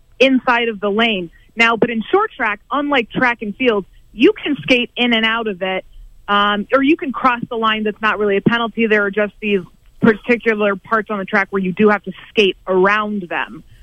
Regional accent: United States; So maybe it's just my arrogance as an American, but it was scandalous.

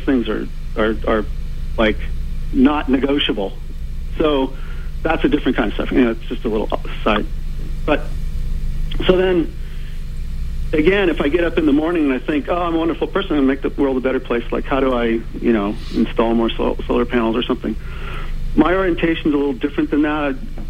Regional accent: United States; because I, as an American, am part of that.

